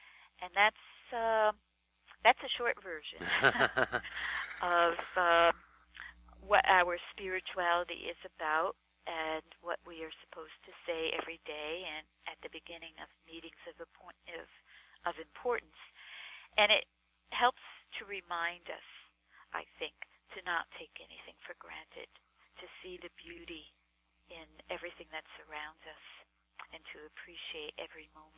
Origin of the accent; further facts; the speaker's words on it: New York, United States; You mentioned Long Island earlier. I grew up there. I attended school on Long Island, and I went back to Long Island to teach school for a few years.